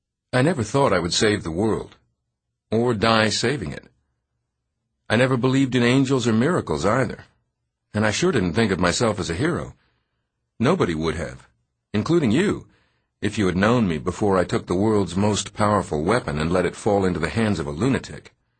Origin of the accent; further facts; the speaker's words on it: Salina, Ohio, United States; born there; I was born in Salina, Ohio, the first and last child of Annabe